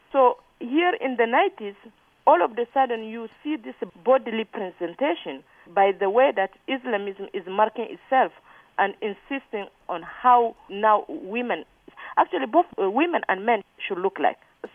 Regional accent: Niger; English is a second language; something that I have not experienced as a Muslim person growing up in Niger.

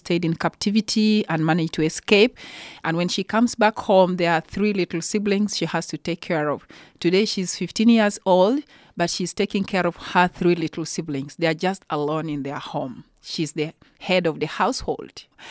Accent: Uganda; I was born and raised in Uganda.

